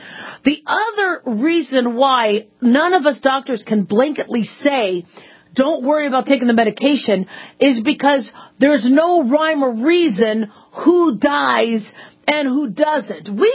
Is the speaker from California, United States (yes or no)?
no; Las Vegas, Nevada, United States; I'm from Vegas. I should know how to do this.